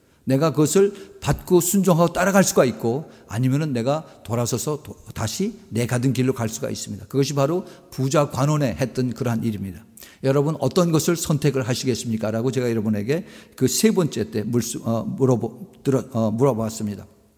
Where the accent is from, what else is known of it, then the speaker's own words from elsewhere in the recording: South Korea; 우리도 한국 사람들도 마찬가지 이 그 배달민족이라고 해서 굉장히 자랑을 했지만은